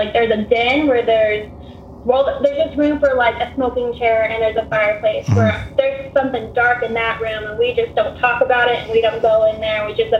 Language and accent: English; California, United States; I'm from Southern California.